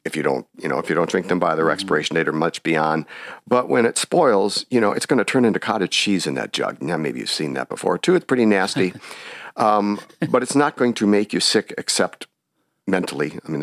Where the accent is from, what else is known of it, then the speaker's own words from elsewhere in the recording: Wisconsin, United States; I grew up in Wisconsin. I was used to eating rancid butter my whole life and never knew it until I went to college